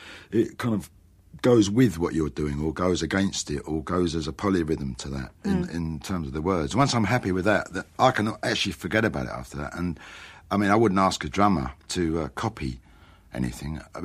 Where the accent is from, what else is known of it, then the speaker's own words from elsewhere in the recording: Upminster, London, United Kingdom; I grew up in Upminster, and I grew up with a local accent, and I've savoured it.